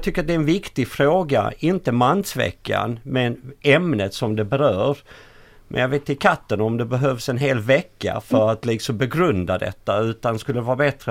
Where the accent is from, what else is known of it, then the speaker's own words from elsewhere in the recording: Canada; Nu är jag uppväxt i Kanada också där vi hade två språk, franska och engelska.